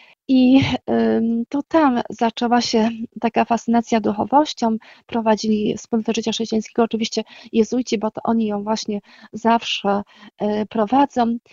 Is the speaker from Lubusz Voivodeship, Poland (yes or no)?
no; Gostyń, Greater Poland Voivodeship, Poland; now in Ostrów Wielkopolski, Poland; mieszkam w Ostrowie, ale żeby uspokoić ewentualne nastroje, mówiąc żartem, pochodzę z Gostynia, tam się urodziłam w Gostyniu właśnie